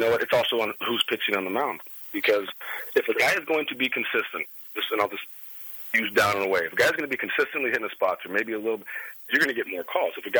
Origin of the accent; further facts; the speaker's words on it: San Diego, California, United States; born there; I was born in San Diego